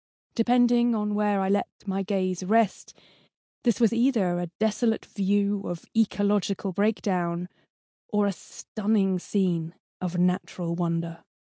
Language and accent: English; Cambridge, East of England, United Kingdom; Advice for the worst-hit areas, including my hometown of Cambridge, was to stay indoors